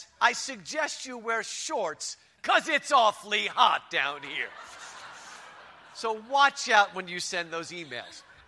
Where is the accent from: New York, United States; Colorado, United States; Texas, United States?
Texas, United States; Houston; I'm from Houston, Texas.